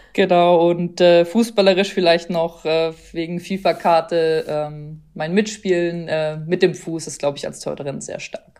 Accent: Freiburg, Baden-Württemberg, Germany; now in France; Also ich komme auf jeden Fall aus Freiburg, geboren in Freiburg und auch da in der Nähe aufgewachsen. Bin 31 Jahre alt

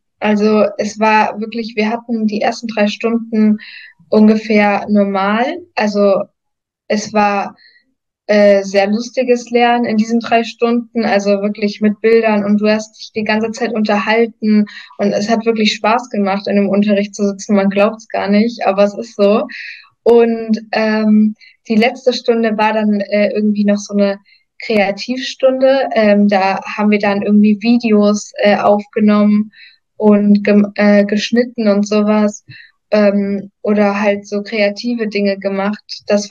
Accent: Germany

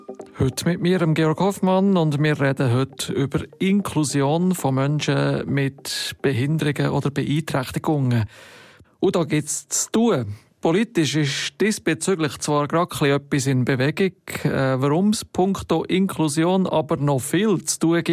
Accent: Switzerland

